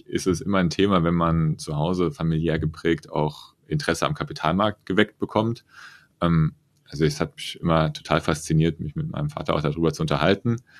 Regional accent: Friedrichsdorf, Hesse, Germany; Ich komme aus der Region rund um Frankfurt. Ich bin in Friedrichsdorf groß geworden, so ungefähr so 30 Kilometer nördlich von Frankfurt. Bin dort zur Schule gegangen, in der Grundschule, dann in Bad Homburg auf die weiterführende Schule gegangen.

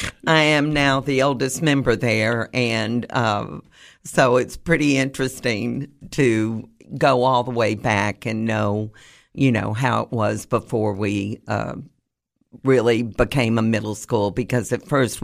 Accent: Anchorage, Alaska, United States; born there; also born or lived in Germany / Guam / Louisiana / St. Louis; now in Tennessee, United States; I was born in Alaska before it was a state. Whoa. So we were stationed in Anchorage, Alaska, and I was born there. I lived in Germany. I lived in Guam. I lived in Louisiana. I lived in St. Louis.

